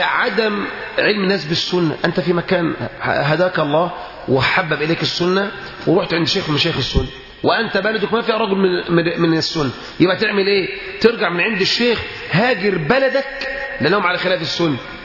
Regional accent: Egypt; خصوصا يا أخوان في بلدنا مصر. بلدنا مصر

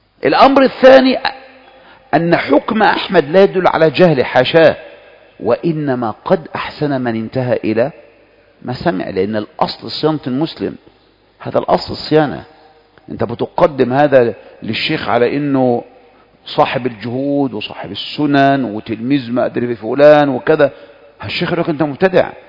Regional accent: Egypt; احنا من مصر

